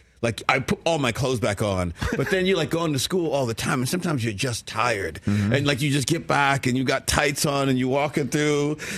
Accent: Brooklyn, New York, United States; I was like, you know, I'm from Brooklyn.

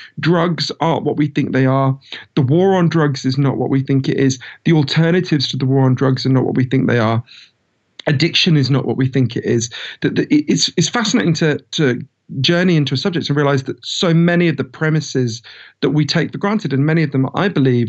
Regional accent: United Kingdom; I'm British, as you can tell from my voice.

